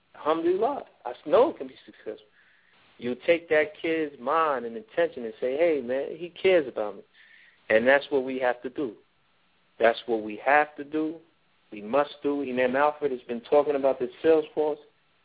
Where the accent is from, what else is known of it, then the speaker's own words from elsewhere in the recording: India; You see many different type of village restaurants or places where you could get gas, though I'm Indian.